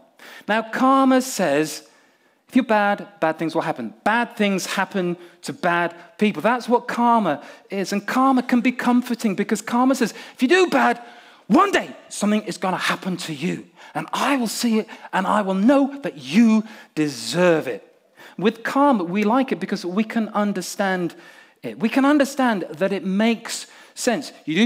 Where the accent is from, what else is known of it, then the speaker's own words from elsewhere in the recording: Nigeria; And in Africa, in Nigeria, where I grew up, where I was brought up